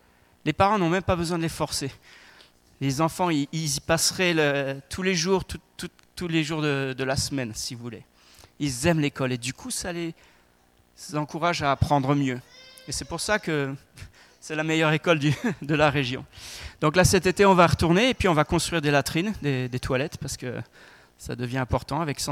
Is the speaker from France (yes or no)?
yes; France; chez nous en France